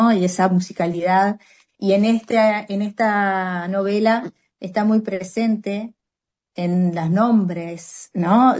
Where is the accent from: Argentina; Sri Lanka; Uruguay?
Uruguay